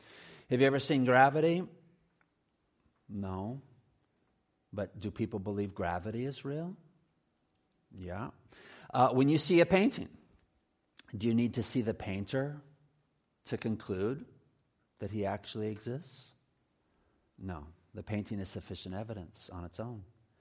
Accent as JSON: {"language": "English", "town": "San Diego", "region": "California", "country": "United States", "said": "I'm from San Diego, so I know it's painful to rub in the good weather we have down there."}